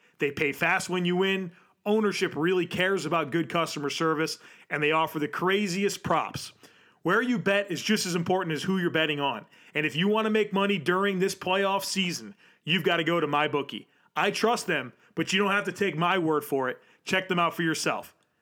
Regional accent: Grand Island, New York, United States; moved away as an adult; now in Charlotte, United States; I, as somebody who's from Buffalo, I grew up on Grand Island. I moved to Charlotte in the late 90s. I still have a lot of family in Buffalo

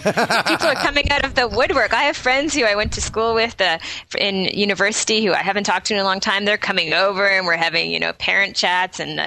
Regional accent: Toronto, Ontario, Canada; from Toronto, Ontario

